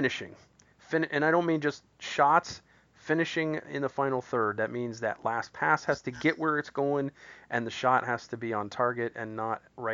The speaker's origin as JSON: {"language": "English", "town": "Columbus", "region": "Ohio", "country": "United States", "tie": "born or raised there", "said": "Yeah. That's my hometown, too."}